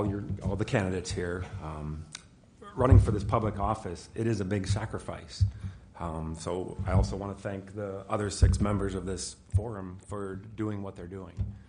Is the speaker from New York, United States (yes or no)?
no; Illinois, United States; moved away as an adult; now in Ames, United States; I grew up outside of Chicago. And in 1991, I packed up my bags and I moved west 5 hours to Ames, Iowa, Iowa State University.